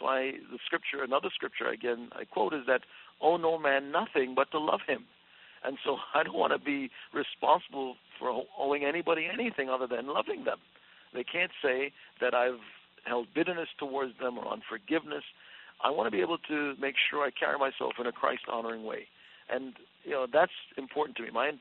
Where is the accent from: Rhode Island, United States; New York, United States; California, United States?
New York, United States; New York City; I said, I like fighting. I grew up in New York City. I like fighting.